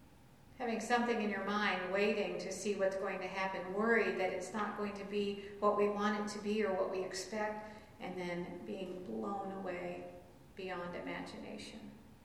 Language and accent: English; Michigan, United States; I grew up in Michigan around the Great Lakes.